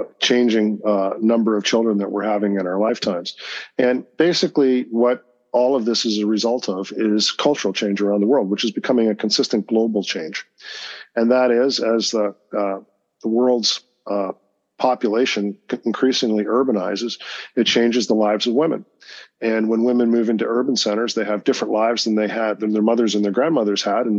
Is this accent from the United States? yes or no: no; Canada; I happen to live in Toronto and I'm Canadian.